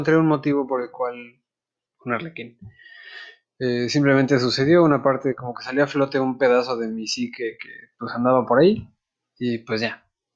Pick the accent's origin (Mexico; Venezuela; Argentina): Mexico; first language English; Spanish is a second language; Mi pretexto es que mi mamá es jamaicana y que el inglés es el primer idioma que aprendí. Pero me crié en México